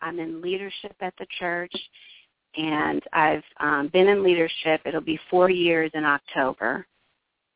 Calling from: Hillsborough, New Jersey, United States; I'm in Hillsboro, New Jersey.

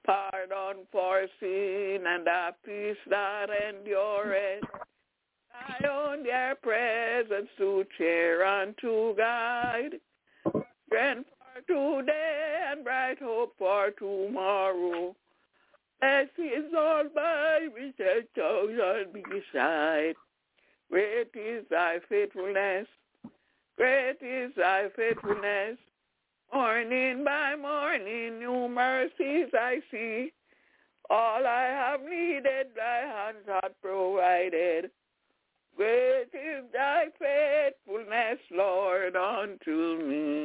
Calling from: Albany, New York, United States; I'm calling from Albany in New York.

